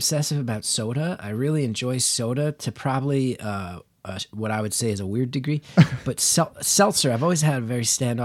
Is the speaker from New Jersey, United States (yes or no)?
yes; New Jersey, United States; I am from Northern New Jersey, so I'm not a fool.